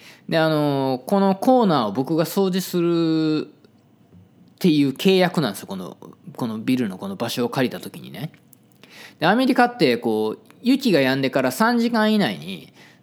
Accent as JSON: {"language": "Japanese", "region": "Osaka", "country": "Japan", "said": "雪国に行ったらほら僕とか大阪出身なんでこうちんたらちんたら走るでしょ。"}